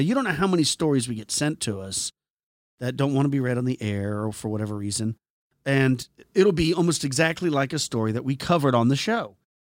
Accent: Dorchester, Massachusetts, United States; Now, I'm from Dorchester, Massachusetts, a very old and historic neighborhood of Boston.

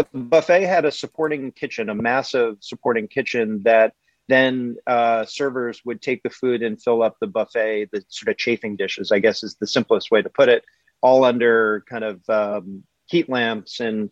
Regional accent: New York, United States; That, to me, being a New Yorker

